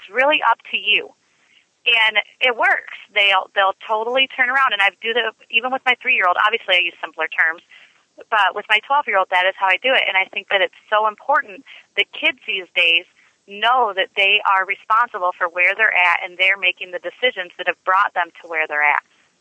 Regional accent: Sacramento, California, United States; I walked into, like I said, I grew up in Sacramento

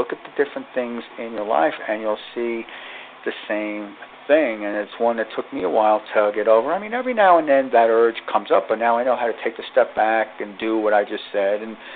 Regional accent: New Jersey, United States; I know I'm from New Jersey, is there's a lot of traffic on the road in New Jersey.

